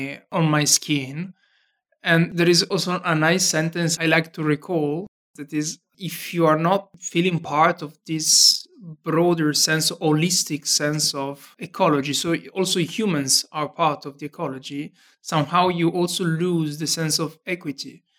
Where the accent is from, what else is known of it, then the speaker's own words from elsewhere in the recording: Genoa, Liguria, Italy; English is a second language; And I'm from Genova, Italy, the northern west part of Italy.